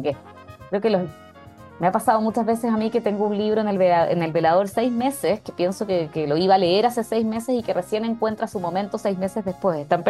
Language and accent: Spanish; Chile; aparece mucho más que soy una escritora chilena.